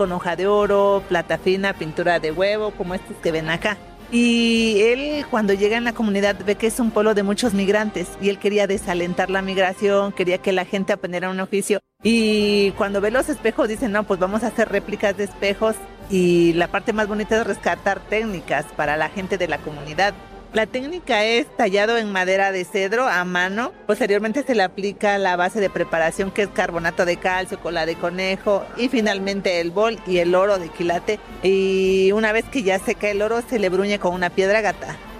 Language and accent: Spanish; Santa Ana Zegache, Oaxaca, Mexico; todos somos originarios de Santa Ana Segache